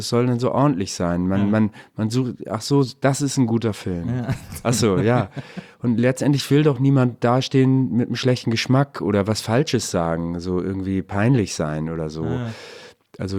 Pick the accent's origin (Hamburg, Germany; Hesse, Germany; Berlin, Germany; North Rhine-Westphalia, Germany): Hamburg, Germany; ich bin Hamburger